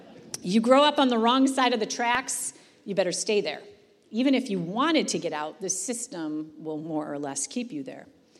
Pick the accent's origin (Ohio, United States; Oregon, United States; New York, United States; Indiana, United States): New York, United States; Orchard Park; I'm from Orchard Park, just one town over, born and raised.